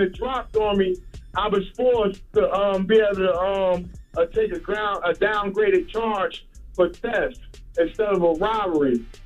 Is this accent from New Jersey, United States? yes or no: yes; New Jersey, United States; I always listen to y'all, bro. I'm from North New Jersey.